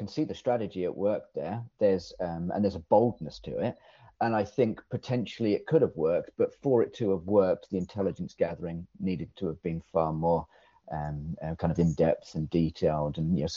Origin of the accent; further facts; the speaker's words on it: East of England, United Kingdom; This is when I was growing up in Eastern England